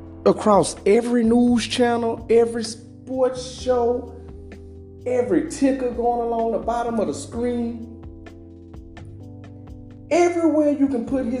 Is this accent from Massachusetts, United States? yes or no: no; Louisiana, United States; like I'm from Louisiana, like I say, like, you go to like the Bayou Classic or you see different spots in different hoods